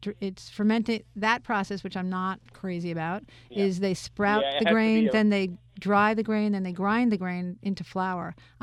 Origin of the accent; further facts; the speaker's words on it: Queens, New York, United States; That's the Jewish, the deli rye that I grew up with. I grew up in Queens.